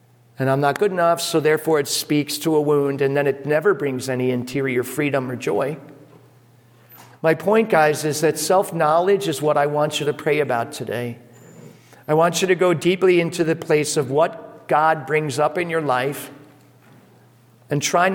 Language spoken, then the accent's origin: English; New York, United States; I'm from New York and all New Yorkers are like that, right?